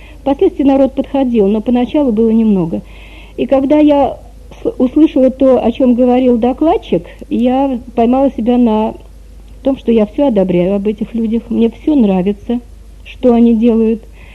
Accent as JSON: {"language": "Russian", "region": "Moscow", "country": "Russia", "tie": "born there", "said": "Родилась я в Москве, в семье, тогда нельзя было назвать эту семью религиозной"}